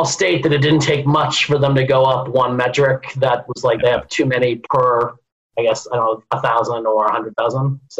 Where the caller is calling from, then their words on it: Boston, Massachusetts, United States